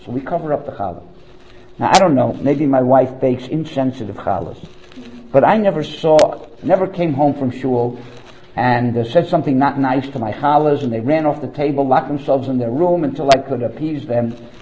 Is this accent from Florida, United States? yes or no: yes; Miami, Florida, United States; I grew up in Miami. I went to the Hebrew Academy of Greater Miami